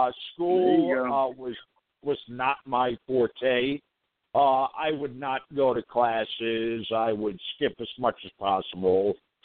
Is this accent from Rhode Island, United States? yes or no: yes; Smithfield, Rhode Island, United States; I was born and raised in Smithfield, Rhode Island. A little town in a very small state.